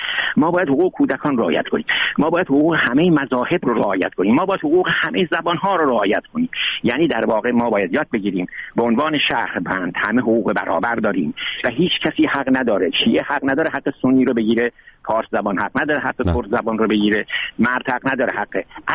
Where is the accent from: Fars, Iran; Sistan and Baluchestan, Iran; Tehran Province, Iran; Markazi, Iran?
Fars, Iran; Shiraz; من چون فارسم، من شیرازیم